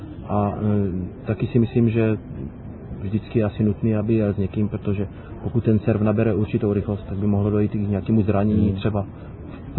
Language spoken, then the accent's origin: Czech; Liberec, Liberec Region, Czechia; vzhledem k tomu, že jsem z Liberce, tak teda to každý rok jako jezdím fest.